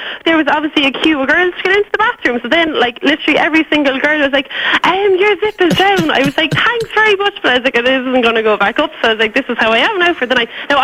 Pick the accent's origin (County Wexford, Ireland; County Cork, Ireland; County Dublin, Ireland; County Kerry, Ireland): County Cork, Ireland; Ballincollig; I'm from Ballincollig.